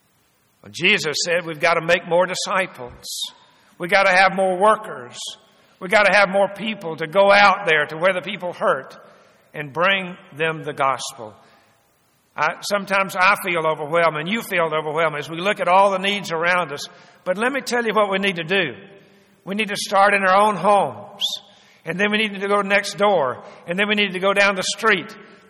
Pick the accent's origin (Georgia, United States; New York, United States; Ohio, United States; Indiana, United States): Georgia, United States; Many of you know that I grew up in South Georgia. Now, you don't see this much in Georgia anymore, but when I was growing up, there were lots and lots of cotton fields.